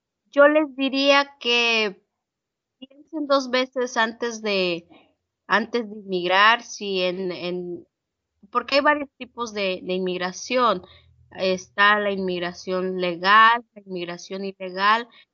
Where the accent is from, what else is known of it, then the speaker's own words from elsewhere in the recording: Tenejapa, Chiapas, Mexico; now in Tampa, United States; Soy originaria de Tenejapa. Mis papás y mis hermanos viven en San Cristóbal y nosotros vivimos en Tampa, Florida. Mi esposo, mis dos hijos y yo vivimos en Tampa, Florida.